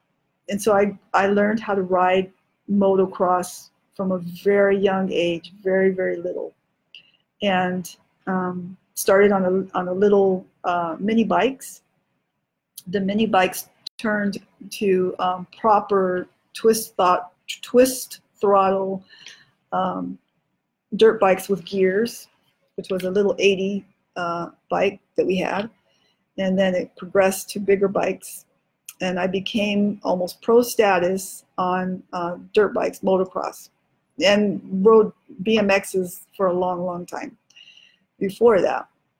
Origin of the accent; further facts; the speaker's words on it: San Diego, California, United States; And I'm from Southeast San Diego. Yes, I am. I'm from Skyline. I'm from Valencia Park area. And I grew up in a house that my dad built.